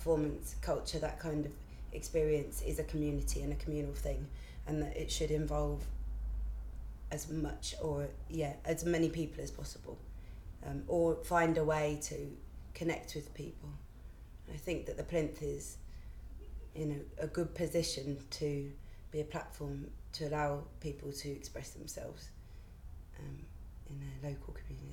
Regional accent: London, United Kingdom; born there; now in Brighton, United Kingdom; I'm 25 years old. I was born in London, and I moved to Brighton about 5 years ago, 6 years ago, actually. And I live in Brighton at the moment, but I do a lot of stuff in London, so I'm a London to Brightoner.

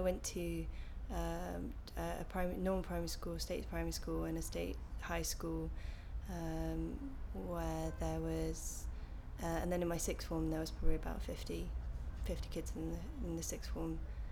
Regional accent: the north of England, United Kingdom; Up north there's a very definitive sense of community where I was from.

